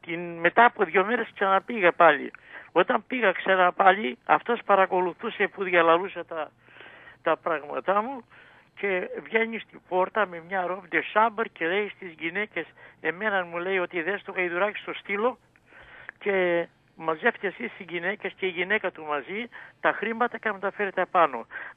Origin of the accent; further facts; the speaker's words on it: Attica, Greece; μέσα στο χωριό μου ήρθε ένας άλλος ψάλτης από το γειτανικό χωριό, από τα Σπάτα